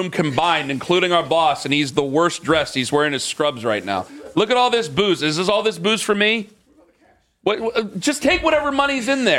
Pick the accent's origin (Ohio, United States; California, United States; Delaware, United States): Ohio, United States; Canton; I'm from Canton, man.